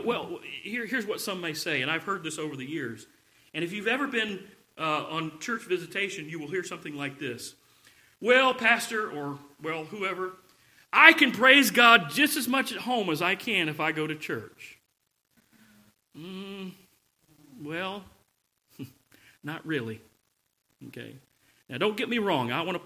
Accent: the South, United States; Now, something that you'll find down here in the South, and I can speak because I'm a Southerner, okay?

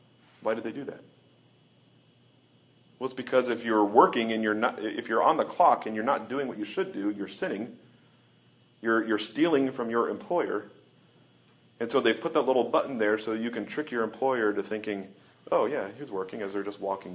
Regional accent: Midwest, United States; I grew up in the Midwest Presbytery of the RPCNA

